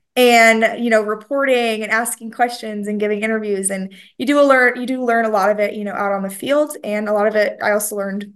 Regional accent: Hutchinson, Minnesota, United States; now in South Dakota, United States; I am from Minnesota, Hutchinson, Minnesota, if anyone's familiar.

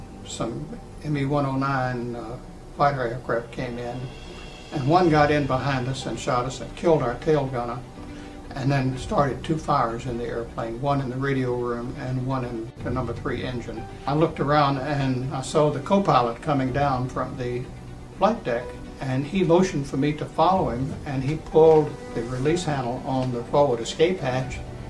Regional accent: Atlanta, Georgia, United States; also born or lived in Cleveland; I was born in Atlanta, Georgia on September 9, 1921. I grew up in Atlanta and spent all of my life, well, not quite all of my life. I had 2 years in Cleveland, Ohio in 1929 and 30 during the Depression.

